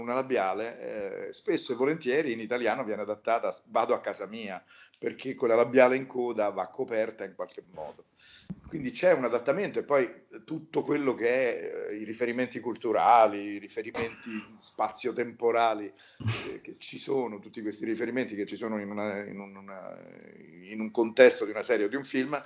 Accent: Lazio, Italy; accent: Roman; io stesso ho un accento romano che devo mitigare quando poi doppio

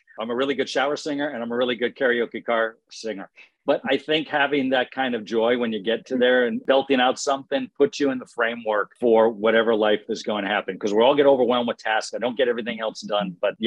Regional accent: East Coast, United States; now in San Diego, United States; I'm from the East Coast originally.

